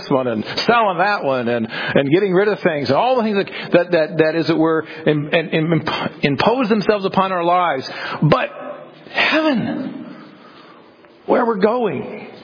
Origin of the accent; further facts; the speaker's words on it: Akron, Ohio, United States; because I remember growing up in Akron, and the annual vacation was to go to Vermilion and spend a week on the lake.